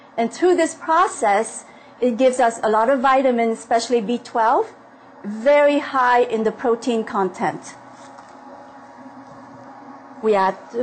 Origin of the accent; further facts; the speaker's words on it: Ohio, United States; I am from Ohio, USA.